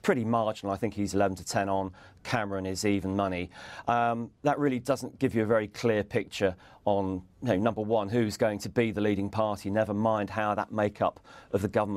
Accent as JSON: {"language": "English", "region": "London", "country": "United Kingdom", "tie": "born or raised there", "said": "I was brought up in West London from very early age."}